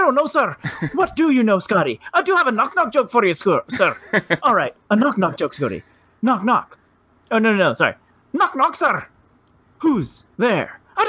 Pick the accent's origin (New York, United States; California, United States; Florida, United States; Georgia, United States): California, United States; Yeah, I'm originally from California.